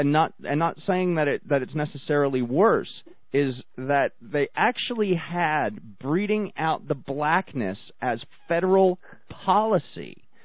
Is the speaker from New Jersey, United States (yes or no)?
yes; New Jersey, United States; I make no excuses for my home state.